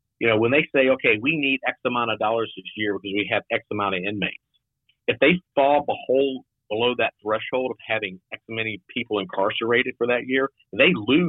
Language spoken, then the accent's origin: English; Raleigh, North Carolina, United States; I was born and raised in Raleigh.